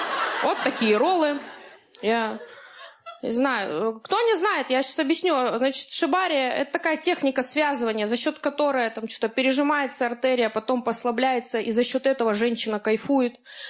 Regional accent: Rostov-on-Don, Rostov Oblast, Russia; Потому что я вот сама из Ростова, и я привыкла отвечать за свои слова.

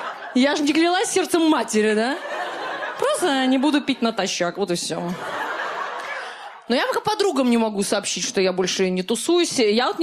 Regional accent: Makhachkala, Dagestan, Russia; недавно ездила домой в Махачкалу.

